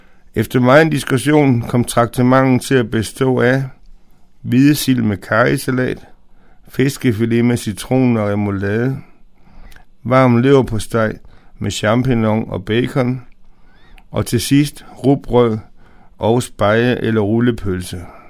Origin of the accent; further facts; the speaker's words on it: Fredericia, Region of Southern Denmark, Denmark; born there; Den lå i min fødeby, Fredericia.